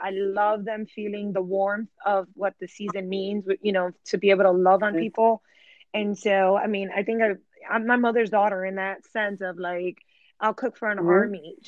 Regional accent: Chicago, Illinois, United States; and mind you, I'm from Chicago, so it has nothing to do with the weather.

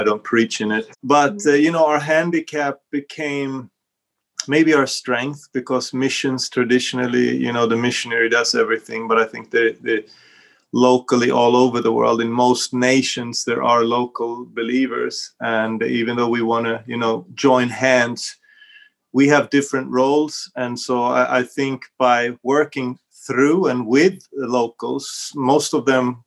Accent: Bangladesh; also born or lived in Sweden; We're originally from Sweden. I grew up in Bangladesh, half of my life in Asia, more or less, and half of my life, or actually more than half of my life in Asia. But I came to Sweden

